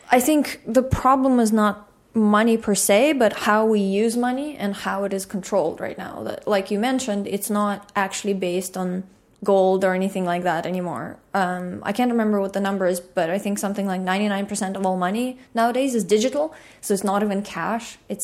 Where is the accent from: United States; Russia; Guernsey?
Russia; I grew up in the Soviet Union, and then when I was 6 or 7 years old, Soviet Union crashed, and there was pretty much anarchy for a couple of years. There was no stable government in Russia